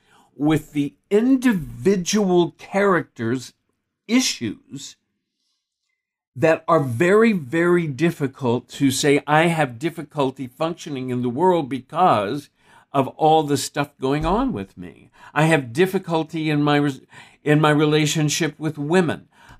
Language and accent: English; Texas, United States; I grew up in Texas.